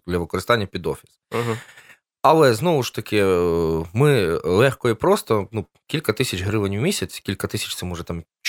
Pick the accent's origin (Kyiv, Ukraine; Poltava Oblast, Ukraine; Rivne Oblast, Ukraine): Poltava Oblast, Ukraine; Poltava; also born or lived in Odesa; мені вже 34 роки. Народився я в Одесі, але в такому юному бадьорому віці 6 років разом з батьками переїхав до Полтави. Власне, у мене в Полтаві коріння є, це дідусь мій по лінії матері, ну, моя мама, власне, з Полтави. Тут навчався, працював.